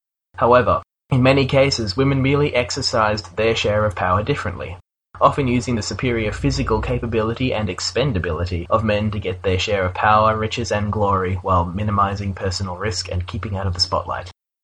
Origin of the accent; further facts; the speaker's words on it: Australia; I'm from Australia. I am white, male, and proud of it.